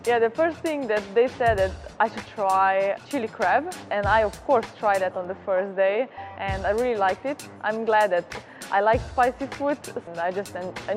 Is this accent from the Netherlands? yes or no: no; Slovenia; English is a second language; I'm 23 years old, and I'm a climber from Slovenia.